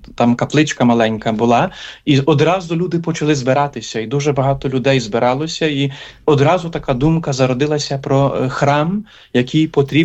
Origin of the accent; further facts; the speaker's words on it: Zhytomyr, Zhytomyr Oblast, Ukraine; Я сам з Житомира, з цієї парафії.